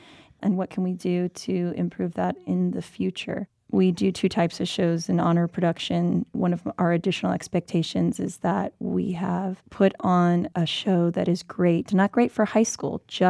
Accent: Pomona, California, United States; I grew up in Pomona, California, so not too far from here. I went to Gary High School.

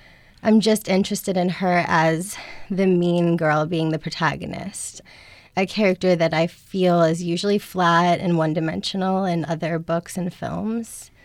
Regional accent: Marshfield, Massachusetts, United States; Hopewonk, Massachusetts is based on my hometown, Marshfield.

